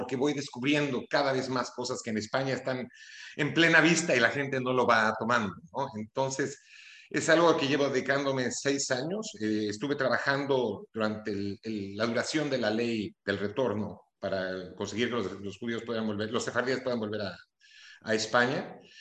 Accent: Mexico; accent: Mexican; now in Spain; yo nací en México, pero con todo el dolor de mi alma, admito que nunca me sentí en casa en México. No me sentí en casa, es un país al cual quiero mucho, en el cual crecí, el acento mío sigue siendo bastante mexicano cuando hablo.

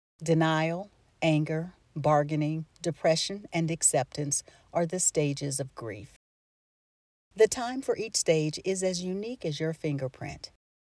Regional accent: Albany, Georgia, United States; part of my village growing up in Albany, Georgia

